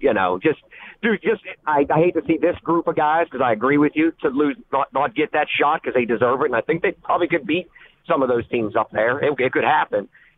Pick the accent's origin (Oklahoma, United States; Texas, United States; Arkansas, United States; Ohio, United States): Ohio, United States; I know I'm from Ohio, but I'm a Notre Dame fan.